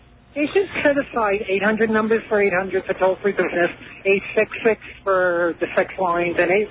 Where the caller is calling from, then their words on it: New Jersey, United States; I'm calling from the New Jersey Turnpike on the car phone.